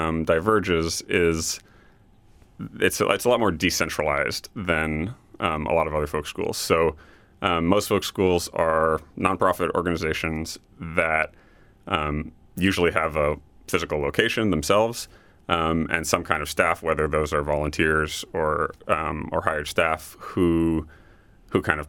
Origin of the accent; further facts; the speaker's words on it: Florida, United States; also born or lived in Wisconsin; now in Alaska, United States; But I grew up in South Florida, actually.